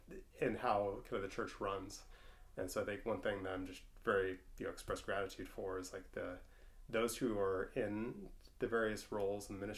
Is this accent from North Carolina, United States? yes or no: no; Seattle, Washington, United States; So I was born and raised in Seattle, went to college, you know, in Bellingham